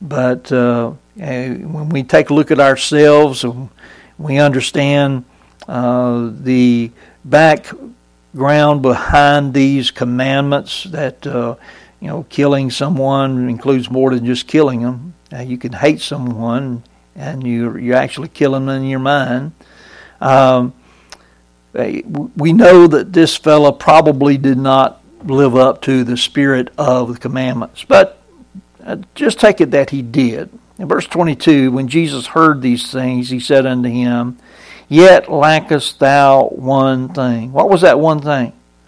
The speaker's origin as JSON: {"language": "English", "town": "Brunswick", "region": "Georgia", "country": "United States", "tie": "born or raised there", "said": "I went swimming periodically on Jekyll Island, right there off the coast of my hometown in Brunswick"}